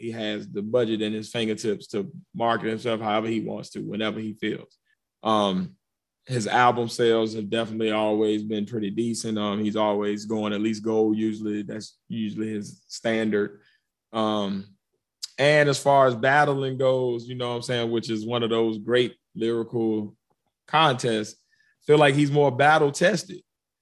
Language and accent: English; Virginia, United States; I'm from Virginia and a big part of my party scene, especially in college, was go-go music.